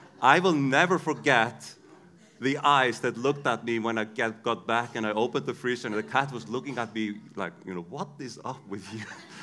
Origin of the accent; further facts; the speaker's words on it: Iceland; first language Icelandic; English is a second language; Icelandic is my native language, so sometimes I will speak funny.